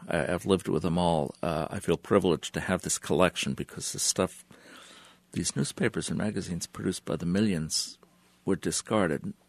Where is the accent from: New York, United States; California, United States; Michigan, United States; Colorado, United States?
New York, United States; I grew up in the New York area, and cartoonists are the most generous people around